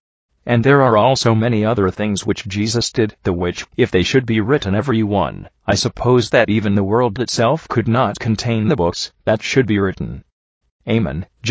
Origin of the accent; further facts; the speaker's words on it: Tennessee, United States; give me great pride to say to others, "I am from Tennessee."